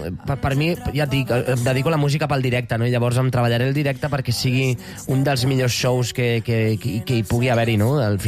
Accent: Sant Feliu de Llobregat, Catalonia, Spain; Al meu poble, sí, van venir, i va ser el primer concert que vaig anar amb els amics de classe.

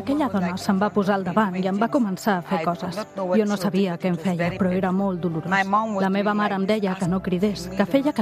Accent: Dakar, Senegal; also born or lived in Casamance; Vaig néixer a Dakar i em vaig criar amb el meu oncle.

